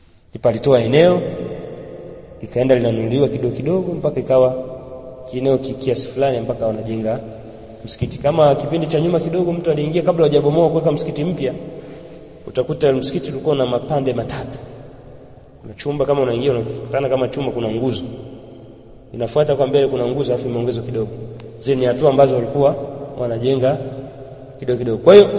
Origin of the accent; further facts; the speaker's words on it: Bukoba, Kagera, Tanzania; sababu mimi nimekulia Bukoba mjini.